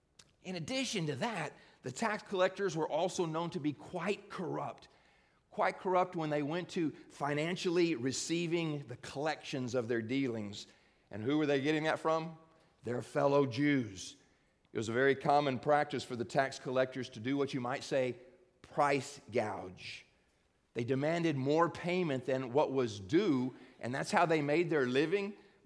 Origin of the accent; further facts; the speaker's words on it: Pflugerville, Texas, United States; growing up in Pflugerville, we were only 13 miles away from that stadium where that burnt orange team played football.